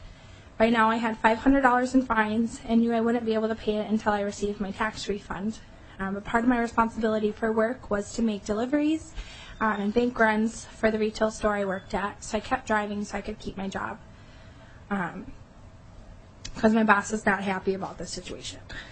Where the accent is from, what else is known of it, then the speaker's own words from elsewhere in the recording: Otsego, Minnesota, United States; now in Minneapolis, United States; I grew up in Otsego, Minnesota, and I now live in Minneapolis.